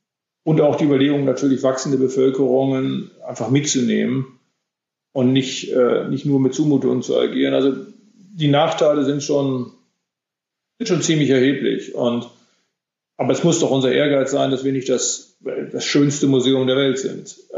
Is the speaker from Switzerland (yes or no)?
yes; Switzerland; Bei uns in der Schweiz wird gewählt bald.